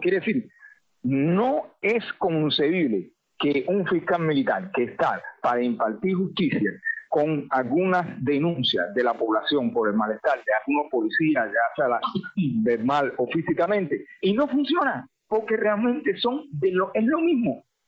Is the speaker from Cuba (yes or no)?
yes; San Juan y Martínez, Pinar del Río, Cuba; vine a mi pueblo de la ciudad de la Universidad de La Habana, a mi pueblo en San Juan y Martínez.